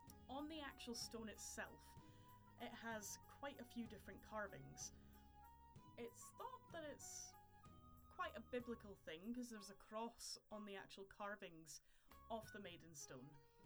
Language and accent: English; Scotland, United Kingdom; This is because I am Scottish myself